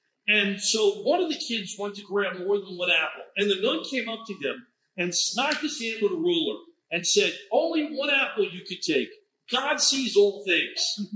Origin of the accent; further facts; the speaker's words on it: New York, United States; I'm sure that you know that I'm from New York. And growing up in New York, I went to college